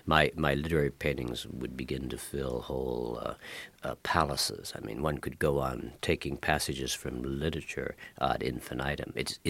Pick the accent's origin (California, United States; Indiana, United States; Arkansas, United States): Indiana, United States; Smith, the sculptor, is from Indiana, and I'm from Indiana, and there's about six of us.